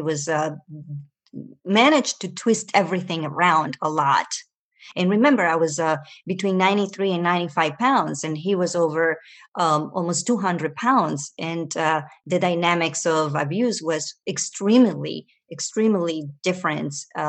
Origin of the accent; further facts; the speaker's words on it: Venezuela; also born or lived in Ecuador; me, myself, coming from Latin American countries, because I was born in Ecuador and raised in Venezuela.